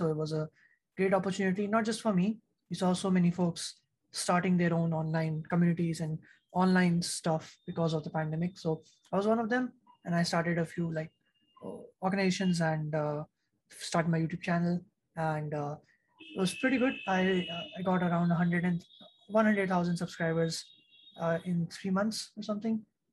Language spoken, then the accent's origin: English; India; I'm a student from India.